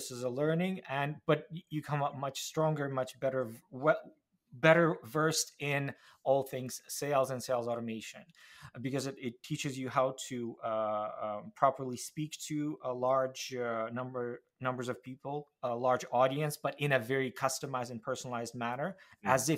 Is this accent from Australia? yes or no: no; Ukraine; moved away as an adult; now in Canada; so my personal story is I moved from Ukraine to Canada in 2016, and the funny story there is, so I came to Canada and started looking for a job in tech sales